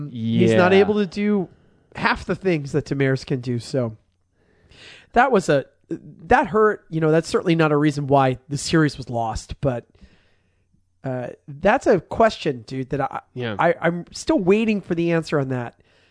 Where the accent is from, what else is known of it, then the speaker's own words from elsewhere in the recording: Canada; Wait, I'm Canadian. Wait, my team's in town? I'm in.